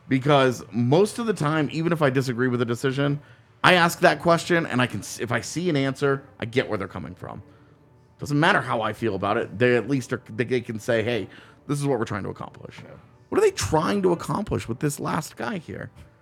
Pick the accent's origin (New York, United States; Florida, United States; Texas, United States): Texas, United States; I grew up in Texas, guys. Like, come on. There's a stigma there.